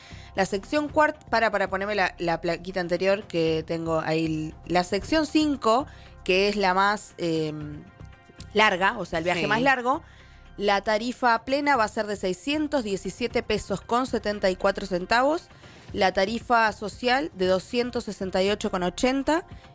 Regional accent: Argentina; Los que no estamos bien somos los argentinos.

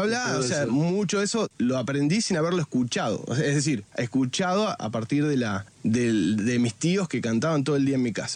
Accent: Mercedes, Buenos Aires Province, Argentina; Mercedes, una ciudad cercana a Buenos Aires, a 100 kilómetros, bastante grande ahora, actualmente. Es una ciudad, se puede decir que es una ciudad.

